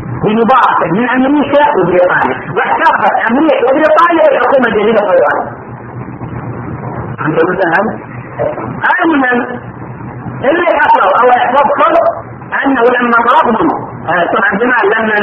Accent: Saudi Arabia; وكانت الجامعات عندنا في السعوديه في بدايتها

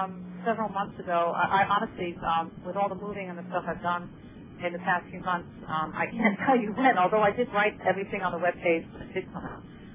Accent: Long Island, New York, United States; No, I'm from New York. I was born in Bronxville, New York, actually, and grew up in Long Island, but spent a lot of time in the city

